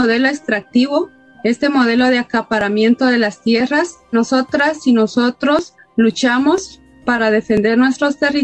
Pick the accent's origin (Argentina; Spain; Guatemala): Guatemala; hoy pues nos encontramos acá con un grupo de mujeres de El Salvador, de Nicaragua, Colombia, y yo pues Guatemala